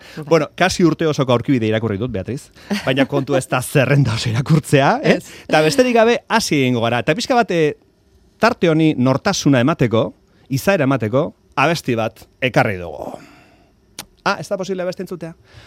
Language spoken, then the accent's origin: Basque; Basque Country, Spain; euskalduna naiz